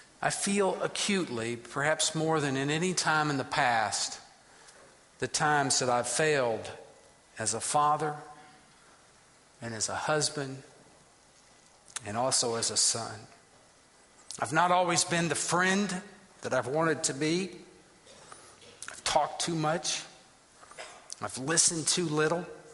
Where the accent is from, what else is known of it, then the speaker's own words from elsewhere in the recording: Wilmore, Kentucky, United States; I'm from Wilmore. I grew up here. I return with some frequency